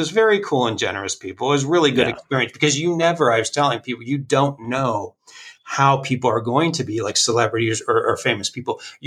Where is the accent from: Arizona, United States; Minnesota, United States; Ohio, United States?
Ohio, United States; I'm from Ohio. So when we were kids, my parents would take us to Walt Disney World in Florida.